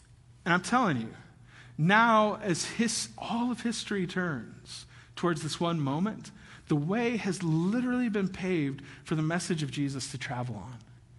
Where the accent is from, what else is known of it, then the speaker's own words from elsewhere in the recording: Kansas, United States; Gigi, you guys know I'm from Kansas, right?